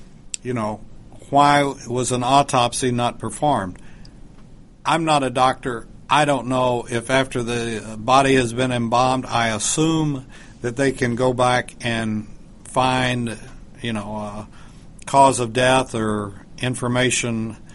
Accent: Texas, United States; I grew up in Texas, and only under the Lyndon Johnson administration, or when he was in power in Texas, would I believe any of the stuff that's going on.

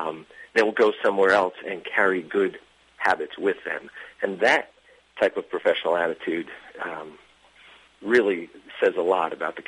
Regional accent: New Jersey, United States; the people from West Virginia gave me a hard time because I don't sound like I'm from New Jersey. But I truly was born and raised here.

